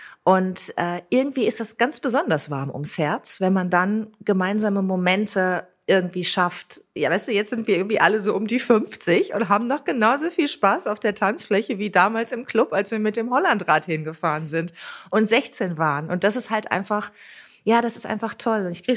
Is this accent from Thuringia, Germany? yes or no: no; Bad Lippspringe, North Rhine-Westphalia, Germany; Also wir sind ja in Bad Lippspringer aufgewachsen, Monika und ich zusammen und in Paderborn zur Schule gegangen beide.